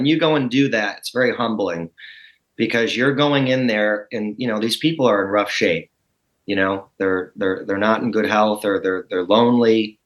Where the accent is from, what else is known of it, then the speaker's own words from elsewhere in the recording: Buffalo, New York, United States; people from my hometown of Buffalo, because they can't see me anymore